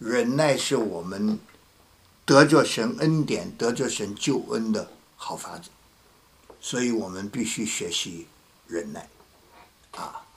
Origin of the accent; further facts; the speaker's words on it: China; 我们中国人说爱呀，还有一句形容词很好，情人眼里出西施。